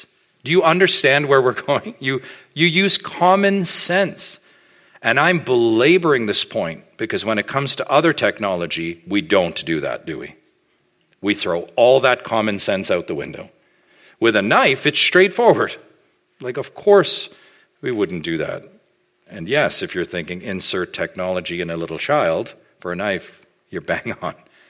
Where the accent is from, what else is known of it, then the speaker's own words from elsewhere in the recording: Oshawa, Ontario, Canada; of course I grew up in Oshawa